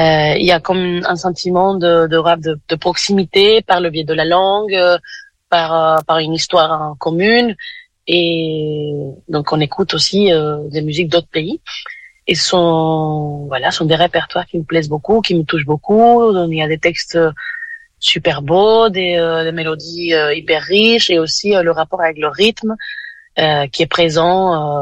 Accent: Caracas, Capital District, Venezuela; now in France; Je viens du Venezuela, donc je suis née à Caracas, et j'habite en France depuis 12 ans maintenant.

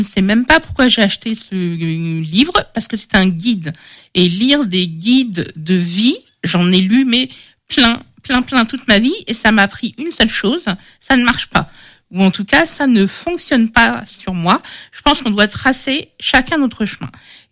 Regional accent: Paris, Île-de-France, France; now in Angers, France; Alors, moi je suis parisienne, et ce n'est pas un gros mot. Je suis à Angers pour le travail, et je suis à Quasar parce que je suis lesbienne

